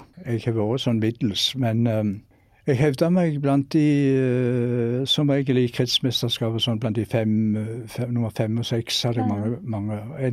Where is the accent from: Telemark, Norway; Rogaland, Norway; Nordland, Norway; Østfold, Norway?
Rogaland, Norway; Sokndal; Ja, da tror jeg faktisk jeg vil gå tilbake helt til barndommen i Sokndal, der jeg vokste opp en fjellgard, vegløse sådan